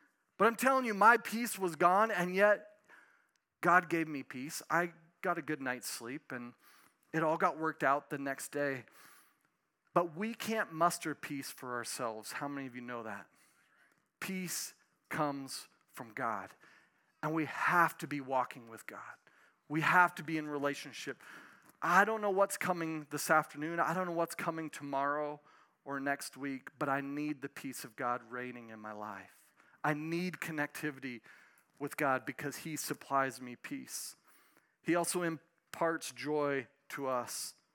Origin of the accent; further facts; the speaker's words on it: Helena, Montana, United States; When I grew up here in Helena, as a little kid, my dad would take us to the racetrack.